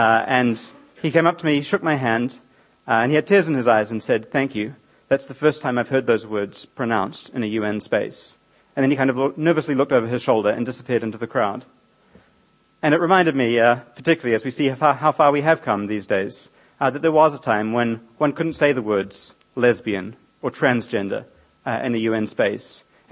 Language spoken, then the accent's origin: English; New Zealand; I was growing up in New Zealand, when homosexuality was still a criminal offence.